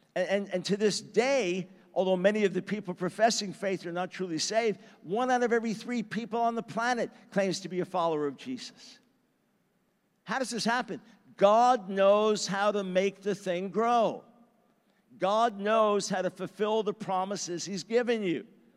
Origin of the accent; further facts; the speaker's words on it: New York, United States; I was born in New York City, raised on Long Island. I love that environment, the large Jewish population, and just the intensity of city life.